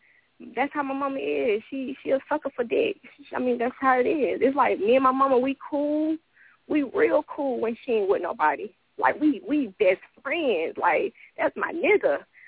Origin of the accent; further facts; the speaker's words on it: the South, United States; I'm from the South, so, you know … whatever.